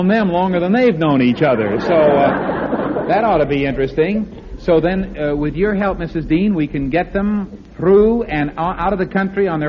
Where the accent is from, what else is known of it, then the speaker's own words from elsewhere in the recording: Canada; Oh, congratulations. I'm a Canadian myself. I had to join the club.